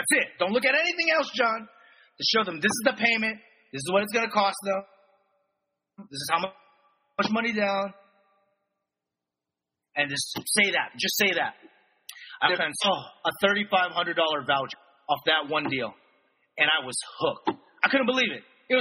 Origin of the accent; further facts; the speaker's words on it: Philippines; It was a Filipino family, right? I'm Filipino.